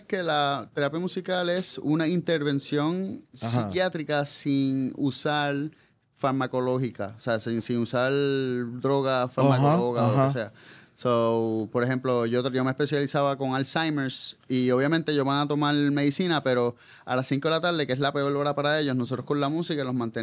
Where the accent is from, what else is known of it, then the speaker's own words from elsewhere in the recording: Puerto Rico; como cualquier puertorriqueño, no vuelvo a Puerto Rico.